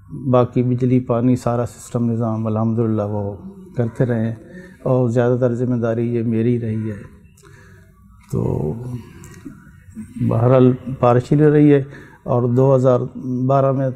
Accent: Sargodha, Punjab, Pakistan; basically میں سرگودہ سے تعلق ہے میرا

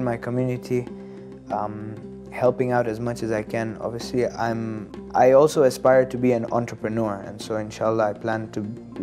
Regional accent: Dar es Salaam, Tanzania; moved away as an adult; also born or lived in Orlando, United States; I was born and raised in Dar es Salaam, Tanzania. After my high school education, I moved to Orlando, Florida, where I studied finance for a year.

